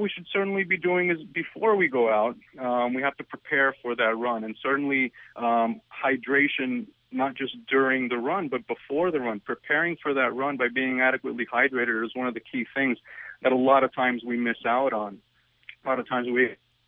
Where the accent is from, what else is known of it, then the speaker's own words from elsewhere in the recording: Puerto Rico; but I grew up in Puerto Rico and football as well, so I know the heat very well